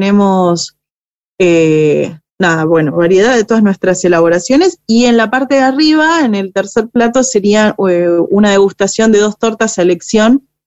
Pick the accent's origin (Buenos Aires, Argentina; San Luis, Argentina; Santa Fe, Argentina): Buenos Aires, Argentina; yo soy de Buenos Aires y me vine a vivir acá hace un año, si bien hace 7 años que ya estamos con Arrayán, hace uno que vivo acá